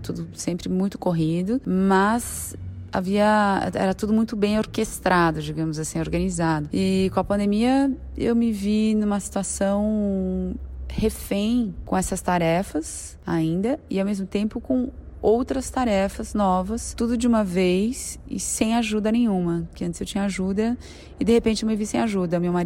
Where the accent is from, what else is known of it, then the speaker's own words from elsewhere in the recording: Campinas, São Paulo, Brazil; born there; now in São Paulo, Brazil; eu nasci em Campinas, me formei pela Universidade Estadual de Campinas, que é a Unicamp, em Artes Visuais, e me transferi para São Paulo logo depois, onde eu vivo até hoje, isso aproximadamente há uns 20